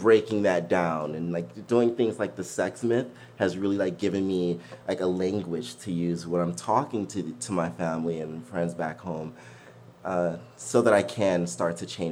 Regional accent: Detroit, Michigan, United States; like, I'm from Detroit, so it's a pretty tough place to be from.

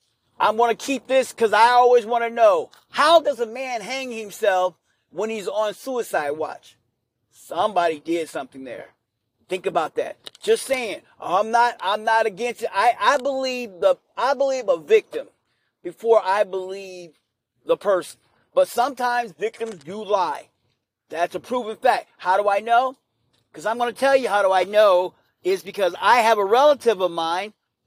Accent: Kansas City, United States; I love Kansas City Chiefs because I'm from Kansas City.

